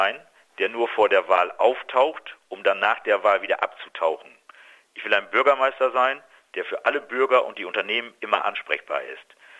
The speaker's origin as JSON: {"language": "German", "town": "Papenburg", "region": "Lower Saxony", "country": "Germany", "tie": "born or raised there", "said": "Als Papenburger, der hier geboren wurde und hier lebt und arbeitet, fühle ich mich einfach wohl. Meine Heimatstadt hat auch eine hohe Lebensqualität und eine starke Wirtschaftsleistung."}